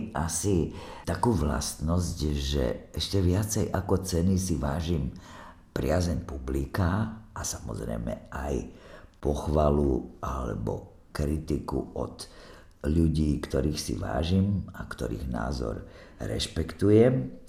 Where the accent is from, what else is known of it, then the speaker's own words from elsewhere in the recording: Martin, Žilina Region, Slovakia; born there; Moje rodisko je Martin, pretože rodičia boli v divadle v Martine.